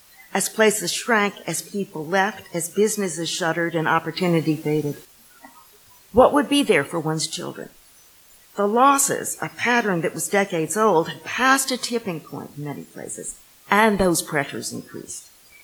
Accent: New York City, New York, United States; born there; I was born in New York City to parents whose parents had recently come from Eastern Europe.

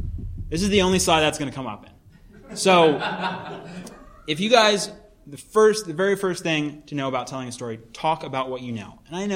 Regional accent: Philadelphia, Pennsylvania, United States; I grew up in Philadelphia. I was living at home in Philadelphia.

